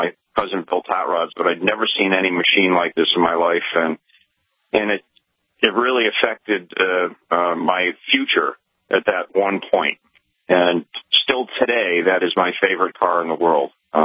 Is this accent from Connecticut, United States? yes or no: yes; Glastonbury, Connecticut, United States; now in Greenwich, United States; And so we're fortunate to live near New York City in Greenwich, growing up in Glastonbury, Connecticut.